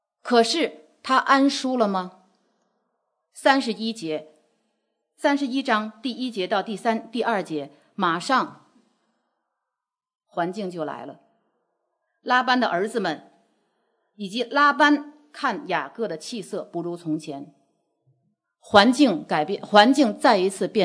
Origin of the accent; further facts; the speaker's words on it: China; 这是我们大陆人用的话语